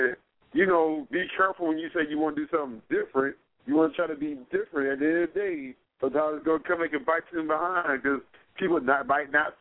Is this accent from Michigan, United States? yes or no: no; Texas, United States; accent: Texas; I'm talking about my Texas accent.